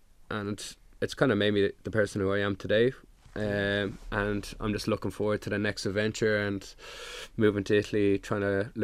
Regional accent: Howth, County Dublin, Ireland; Yeah, I'm from Howth.

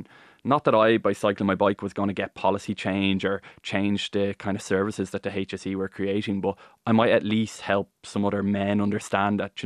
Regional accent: Ireland; we don't, as Irish people, like, go to the in-betweens.

